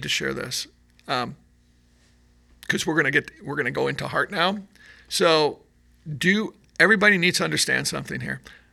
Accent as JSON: {"language": "English", "region": "New York", "country": "United States", "said": "And I'm from New York, but you know, I'm not really thinking much of it."}